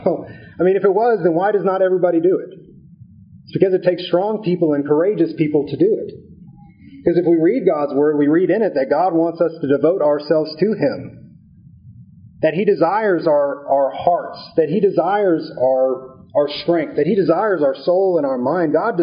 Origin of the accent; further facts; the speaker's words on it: United States; As an American, as a nation, we have taken on this title of brave.